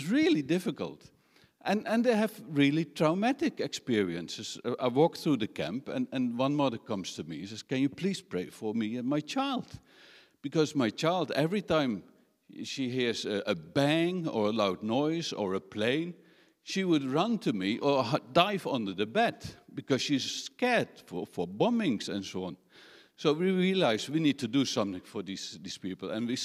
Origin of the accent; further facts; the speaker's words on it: Netherlands; I'm from the Netherlands.